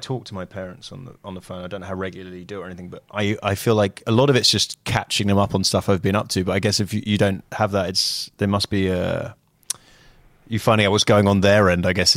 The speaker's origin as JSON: {"language": "English", "country": "United Kingdom", "said": "as a Brit"}